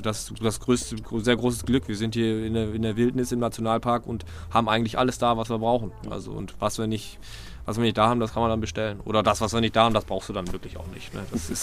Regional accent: Baden-Württemberg, Germany; Habe ich das Glück gehabt, dass meine Eltern mich hier mit 4 Monaten zum ersten Mal hergebracht haben. Ich komme eigentlich aus dem Süden, Nähe Stuttgart. Und... ja, meine Eltern haben mich relativ früh hierher gebracht. Meine Mutter kommt auch aus dem Norden

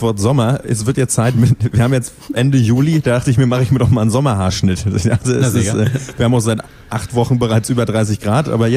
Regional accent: Germany; Typisch toll, für uns als Deutsche sind ja gerne da, wir möchten da alle nicht leben, aber tolle Mentalität.

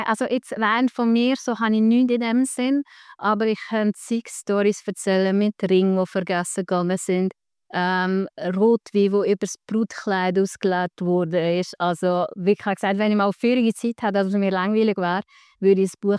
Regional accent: Egolzwil, Lucerne, Switzerland; ich komme aus Egoldswil, der Nähe von Sursee.

